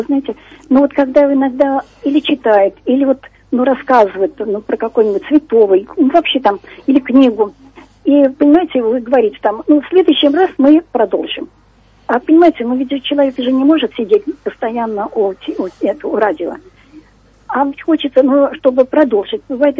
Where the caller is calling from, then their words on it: Moscow, Russia; Из Москвы.